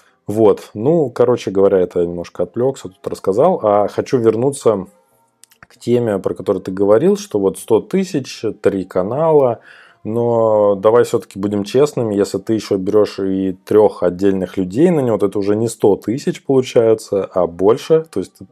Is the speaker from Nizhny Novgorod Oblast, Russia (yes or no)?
no; Ukhta, Komi Republic, Russia; Я, кстати говоря, тоже оттуда, я из Ухты